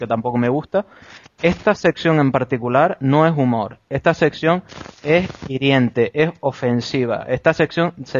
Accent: Canary Islands, Spain; ahora resulta que somos los propios canarios los que la hacemos y los que nos reímos de nosotros mismos y de nuestra gente.

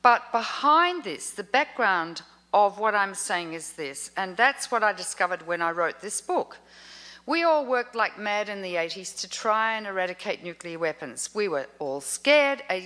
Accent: Australia; now in United States; and I'm an Australian, and they could easily stop me travelling.

